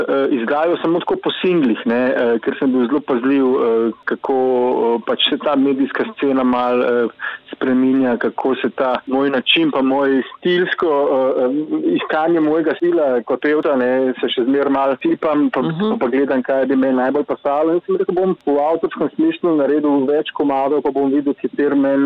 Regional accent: Ljubljana, Central Slovenia, Slovenia; jaz sem pač prišel s svojimi starši iz Ljubljane

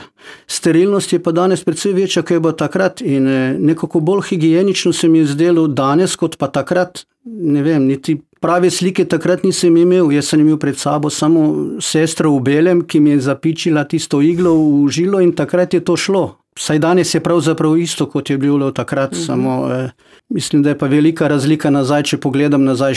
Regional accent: Prezid, Primorje-Gorski Kotar County, Croatia; also born or lived in Rijeka; Rodil sem se v Reki, na Hrvaškem. Otroštvo in mladost pa sem preživel v Prezidu, prav tako na Hrvaškem.

